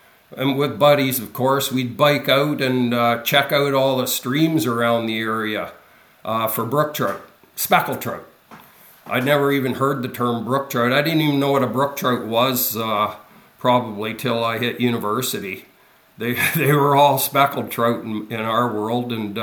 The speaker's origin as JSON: {"language": "English", "town": "Rossall", "region": "Ontario", "country": "Canada", "tie": "born or raised there", "also_born_or_lived": "Parry Sound", "said": "But I grew up in southern Ontario. I was born in Parry Sound and grew up in a little town, Rossall, population 240, and surrounded by water."}